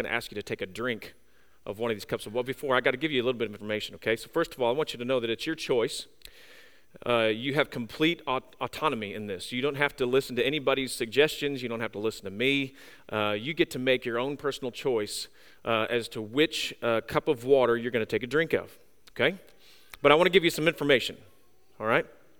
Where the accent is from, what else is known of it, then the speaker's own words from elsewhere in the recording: St. Louis, Missouri, United States; I grew up around the St. Louis area, and so I grew up on White Castle.